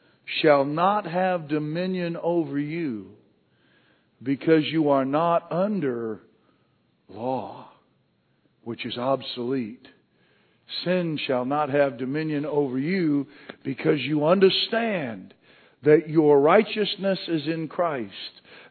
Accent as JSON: {"language": "English", "region": "Montana", "country": "United States", "tie": "born or raised there", "said": "When I was growing up in Montana, we had a speed limit of about 80 miles an hour on our freeways."}